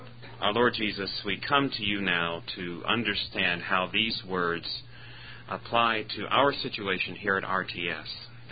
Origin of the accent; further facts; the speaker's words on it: Roanoke, Virginia, United States; I grew up in Roanoke, Virginia, which is in the shadow, is a 50-mile shadow of Jerry Falwell's Liberty Baptist Church.